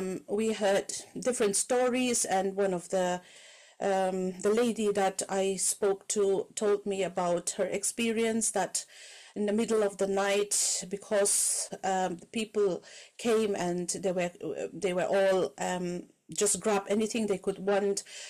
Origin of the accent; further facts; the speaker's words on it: Mizoram, India; now in Wales, United Kingdom; I am originally from Mizoram, but I was ordained in 2023 as a minister with the Presbyterian Church of Wales here in Mid Wales.